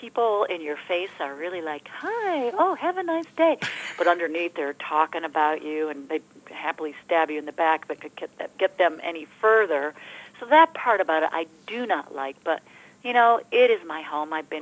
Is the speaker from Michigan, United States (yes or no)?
yes; Detroit, Michigan, United States; And I'm from Detroit, and I remember, you know, going to school